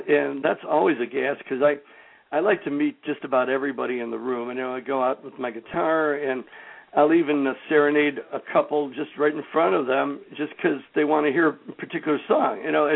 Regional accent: Berwyn, Illinois, United States; We all went to Morton West High School, and we always say at the first number, we're … from Berwyn. We don't say Chicago because we're proud of Berwyn.

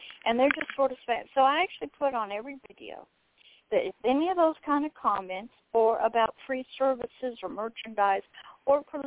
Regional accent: Pensacola, Florida, United States; Pensacola, Florida. It's along the Gulf Coast, sort of right along with Mobile, Alabama, and New Orleans

